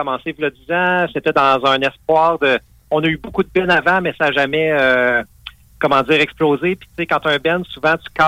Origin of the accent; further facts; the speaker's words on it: Quebec, Canada; moved away as an adult; now in Montréal, Canada; On vient tous de la BTB.